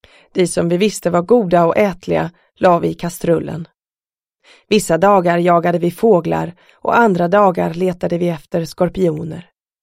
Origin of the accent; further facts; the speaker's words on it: Burundi; För mig skulle kriget i mitt hemland Burundi bli en utväg från ständigt lidande och utsatthet.